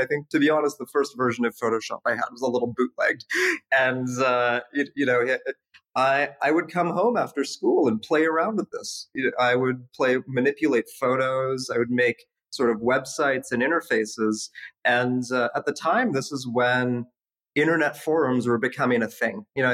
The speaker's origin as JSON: {"language": "English", "country": "Canada", "tie": "born or raised there", "said": "I mean, Canada was incredible. You know, my parents moved there in the 80s, you know, during the Civil War, and they just wanted me to have access to a good education. So, you know, just like every good Canadian kid, I played ice hockey growing up."}